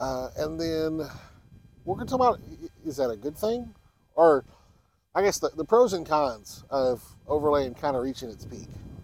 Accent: Texas, United States; I grew up in Texas, where everything is private land.

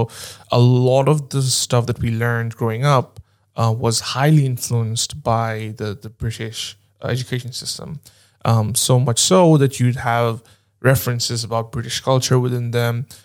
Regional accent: Bangladesh; And I'm originally from Bangladesh

